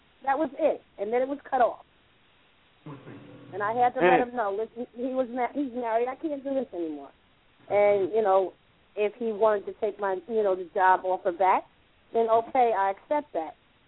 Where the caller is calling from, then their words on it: Atlanta, Georgia, United States; And I'm calling from Atlanta, Georgia.